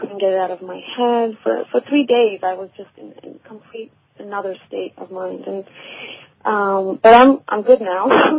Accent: Tehran, Tehran Province, Iran; I was born in Iran, in Tehran, and I grew up, I didn't know any Iran before the revolution.

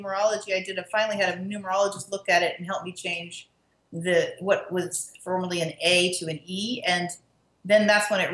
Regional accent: Virginia, United States; In Virginia. Okay. So we started young back there, you know.

